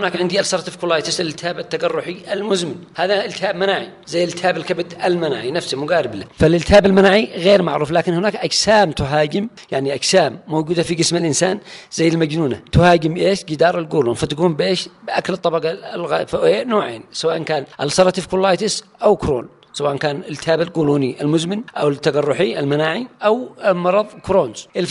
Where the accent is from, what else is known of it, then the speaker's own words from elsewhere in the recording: Yemen; أما إحنا عندنا في اليمن نقول على سن 50